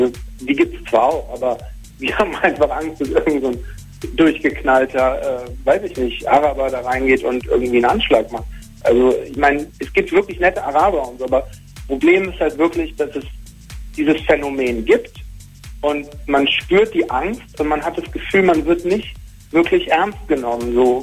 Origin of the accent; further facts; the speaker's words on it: Germany; Also ich bin Deutscher, ich habe einen deutschen Pass und ich bin auch kein Israeli, ich bin einfach deutscher Jude, ich bin hier geboren.